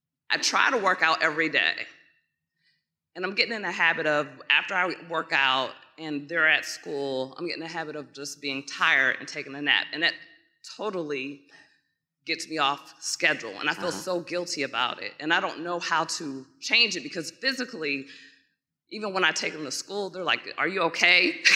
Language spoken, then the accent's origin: English; Washington, District of Columbia, United States; I'm from Washington, D.C.